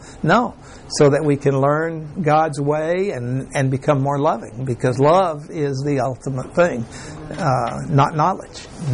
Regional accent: Mexico; I grew up in Mexico, and it was in Mexico where I was told this story.

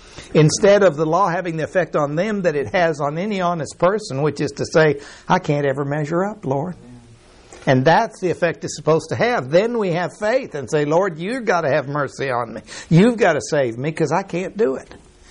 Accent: Mexico; When I grew up in Mexico, I mean, they stood up like ministers of righteousness.

